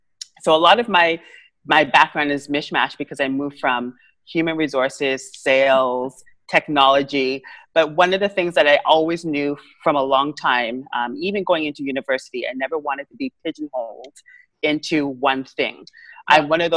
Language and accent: English; Antigua & Barbuda; also born or lived in Canada; So I was born in Canada. I grew up in Antigua. So people always say, how come you have an accent? I'm like, I have an accent. I was actually raised in Antigua as a child.